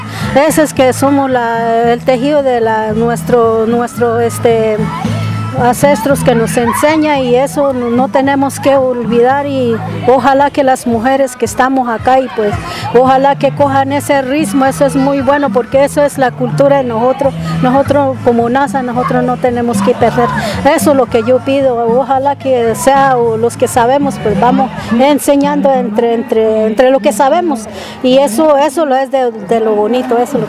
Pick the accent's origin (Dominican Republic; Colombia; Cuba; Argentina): Colombia; Toribío, Cauca; vengo de Resguardo Toribío como representante del gobernador.